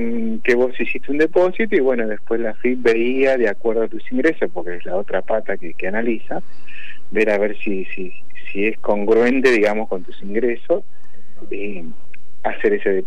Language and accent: Spanish; Claypole, Buenos Aires Province, Argentina; born there; Yo soy nacido allá en Almirante Brown, digamos, en la zona de Claypole.